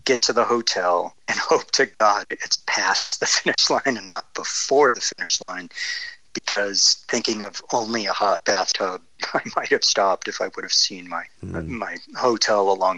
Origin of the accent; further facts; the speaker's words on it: North Dakota, United States; I grew up in North Dakota. It is by far one of the coldest inhabited spots.